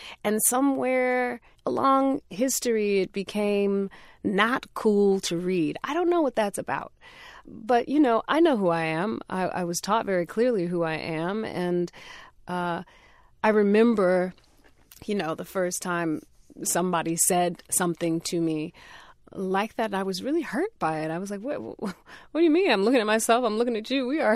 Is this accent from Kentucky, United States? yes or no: no; Connecticut, United States; I did attend an HBCU, and I am from Connecticut, so I am a New Englander.